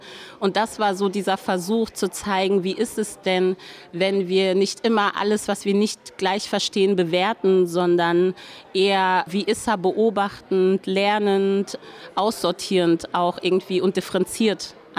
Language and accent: German; Germany; Ich glaube, dass es wichtig für uns als Deutsche ist, uns mit all unserer Vergangenheit zu beschäftigen.